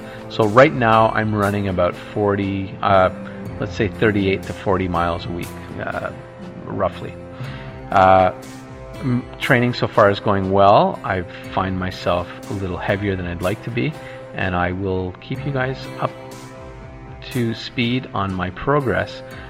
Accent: Hemingford, Quebec, Canada; my hometown of Hemingford, which is south of Montreal, Quebec.

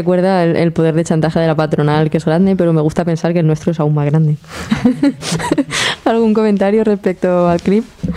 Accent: Basque Country, Spain; como sabéis que yo soy de Euskal Herria

